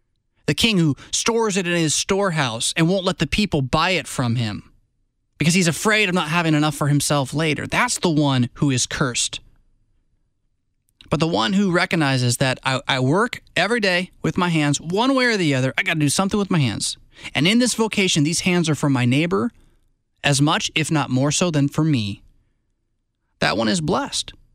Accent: the South, United States; accent: Southern; So again, forgive my Southern accent.

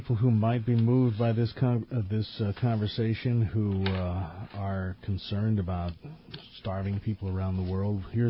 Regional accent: Illinois, United States; see, I'm from Illinois.

